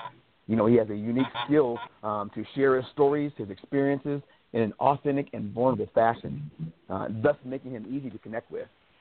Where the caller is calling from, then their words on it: Spokane, Washington, United States; I'm calling from Spokane